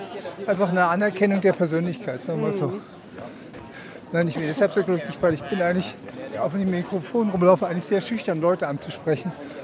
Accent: Berlin, Germany; Jetzt komme ich 50 Gramm aus Berlin

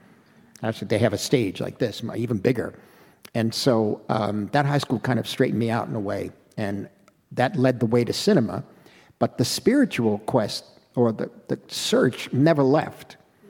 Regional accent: Queens, New York, United States; I was born in 42 in Queens, New York.

